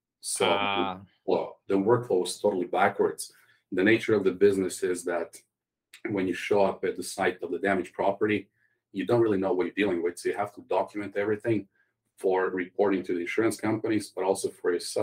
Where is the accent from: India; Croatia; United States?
Croatia; English is a second language; moved away as an adult; now in Canada; I grew up in Croatia. I came to visit my parents here in Canada in 2003, shortly after I got out of military back in Croatia. And almost 20 years later, I'm still here.